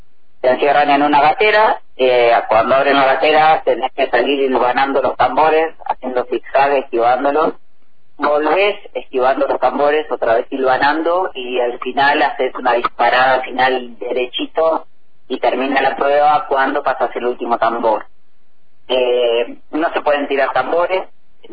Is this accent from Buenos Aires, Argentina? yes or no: no; Río Colorado, Río Negro, Argentina; somos los 2 de Río Colorado y además vivimos juntos.